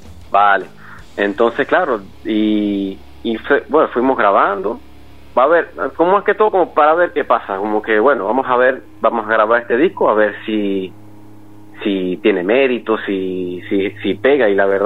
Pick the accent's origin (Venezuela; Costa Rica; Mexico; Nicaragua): Venezuela; now in Spain; yo me vine, ya voy para 8 años en noviembre ya, que me vine de Venezuela.